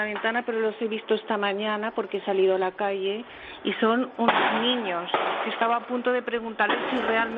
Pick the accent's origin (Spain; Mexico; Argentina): Spain; Catalonia; Bueno, realmente, a ver, yo soy catalana.